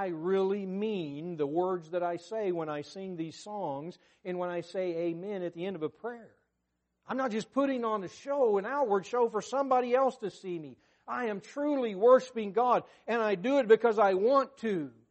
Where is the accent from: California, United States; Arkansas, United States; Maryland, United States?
Arkansas, United States; I remember growing up in Arkansas, A.W. Goff, I listened to A.W. Goff preach all my young life.